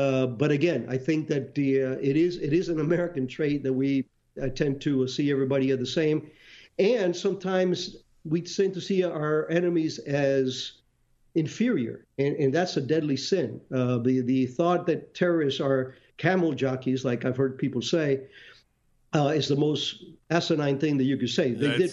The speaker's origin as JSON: {"language": "English", "country": "Cuba", "tie": "born or raised there", "said": "I was born in Cuba, 1951. I was there when the Castro revolution was going on."}